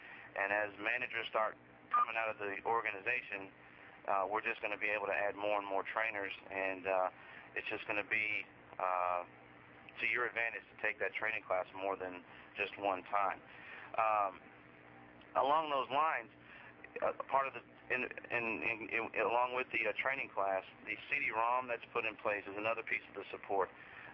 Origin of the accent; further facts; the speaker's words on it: Texas, United States; also born or lived in Brooklyn, New York; I'm a Yankee by birth. I was born in Brooklyn, New York. Family moved us to Texas, finished high school, went through a little bit of college